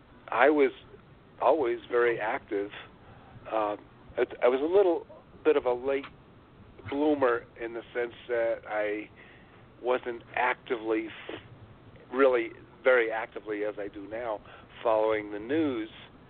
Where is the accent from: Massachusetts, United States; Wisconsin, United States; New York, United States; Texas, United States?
New York, United States; Syosset; Yeah, I grew up on Long Island. I recognize the 516 area code here. I was in Syosset.